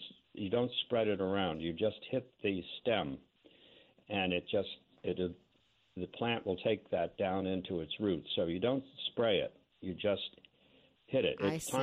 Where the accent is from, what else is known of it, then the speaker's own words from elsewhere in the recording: New Jersey, United States; also born or lived in Manhattan; I told my friends I grew up in the West, New Jersey, friends in Manhattan, where I lived for 45 years.